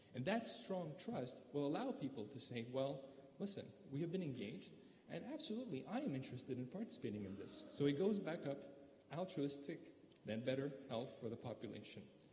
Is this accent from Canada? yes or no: yes; Canada; Well, I come from Canada